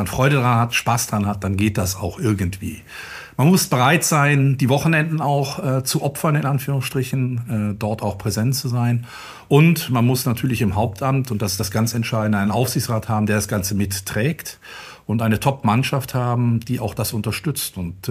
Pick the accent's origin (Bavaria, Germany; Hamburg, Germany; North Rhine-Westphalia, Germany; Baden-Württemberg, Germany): North Rhine-Westphalia, Germany; Gummersbach; also born or lived in Switzerland; Geboren in der Schweiz, das ist mir ganz wichtig, ein bisschen die Kultur eines Schweizers auch innehabend. Aufgewachsen dann in schönem Gummersbach